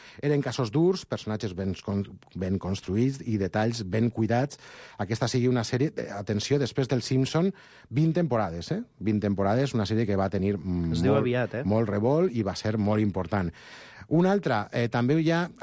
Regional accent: Castellón de la Plana, Valencian Community, Spain; A més, aquí a Catalunya, a Castelló, jo soc de Castelló, sempre faig esmena.

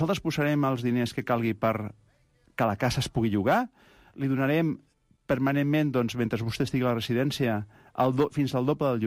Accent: Barcelona, Catalonia, Spain; born there; Jo ja vaig néixer a Barcelona.

